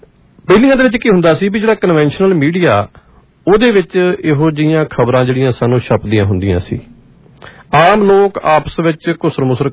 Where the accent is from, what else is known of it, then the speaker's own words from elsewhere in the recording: Pakistan; now in India; ਮੈਂ ਪਾਕਿਸਤਾਨ ਤੋਂ ਆਏ ਰਿਫਿਊਜੀਆਂ ਦੇ ਵਿਚ ਸ਼ਾਮਲ ਹਾਂ।